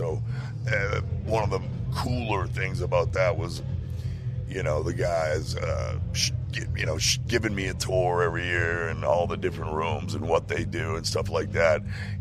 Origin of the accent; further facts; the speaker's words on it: New Orleans, Louisiana, United States; And the antiquate city of New Orleans itself, I grew up, my very first memories are of growing up in the French Quarter in a tiny little apartment with my mother.